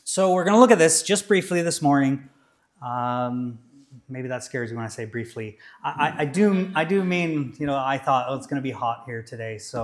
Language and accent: English; United States; This American, I'm British now too